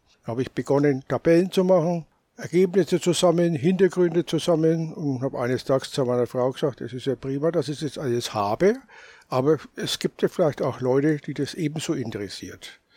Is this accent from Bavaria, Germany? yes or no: yes; Nuremberg, Bavaria, Germany; born there; Ich als gebürtiger Nürnberger